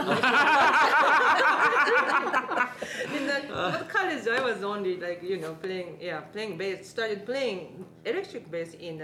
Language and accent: English; Japan; English is a second language; Okay, so I grew up in Japan